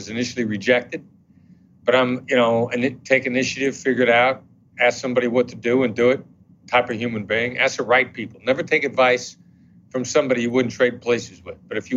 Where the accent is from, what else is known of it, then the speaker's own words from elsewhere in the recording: Iowa, United States; because I got a soft spot for them because I'm from Iowa.